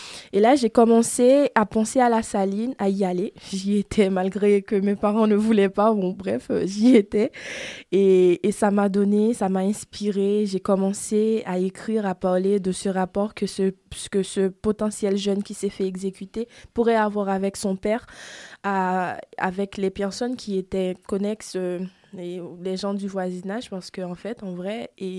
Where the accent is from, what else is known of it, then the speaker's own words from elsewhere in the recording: Haiti; je suis haïtienne et j'écris du théâtre